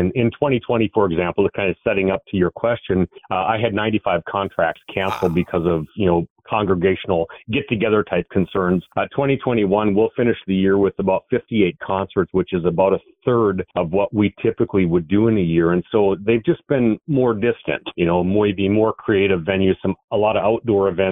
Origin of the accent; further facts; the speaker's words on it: North Dakota, United States; And to get to call North Dakota home, it's a thrill to go out and say I'm from North Dakota.